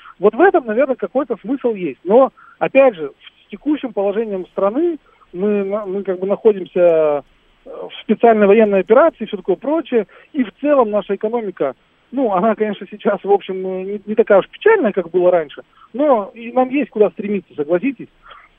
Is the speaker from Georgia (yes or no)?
no; Vorkuta, Komi Republic, Russia; born there; Вот я родился в Воркуте, да. Воркута сейчас из себя представляет печальное зрелище.